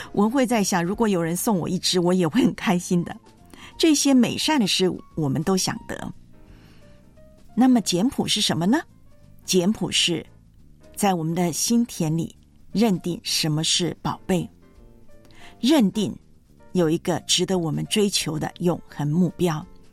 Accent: Taiwan; now in Hong Kong; 或者我从香港回我的老家台湾的时候，三个行李箱就搞定

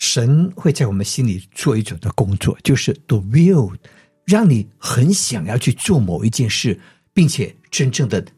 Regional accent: Yongchun, Fujian, China; 但是呢，我的老家是在福建永春

